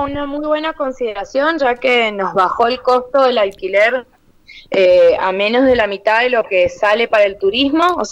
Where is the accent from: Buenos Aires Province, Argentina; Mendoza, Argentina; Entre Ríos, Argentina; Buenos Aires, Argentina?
Mendoza, Argentina; San Rafael; nosotros somos una familia de San Rafael que justo estábamos de vacaciones.